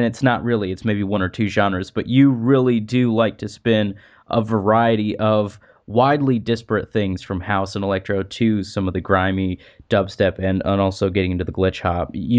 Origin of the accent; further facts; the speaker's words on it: Lafayette, Indiana, United States; you're going to be actually stopping by my hometown of Lafayette, Indiana in a month or so at a theater gig